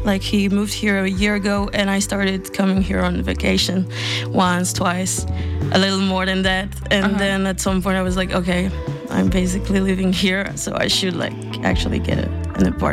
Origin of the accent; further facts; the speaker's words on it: Strasbourg, Grand Est, France; English is a second language; Yeah, so I'm from Strasbourg, next to Germany in France.